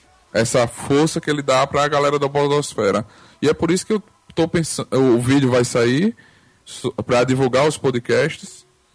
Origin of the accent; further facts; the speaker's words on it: Arapiraca, Alagoas, Brazil; Eu sou de Arapiraca, Alagoas.